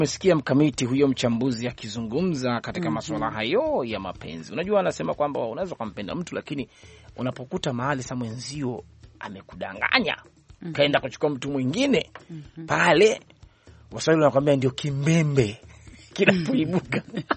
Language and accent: Swahili; Tanga Region, Tanzania; Si unajua mimi natokea mitaa ya Tanga bana.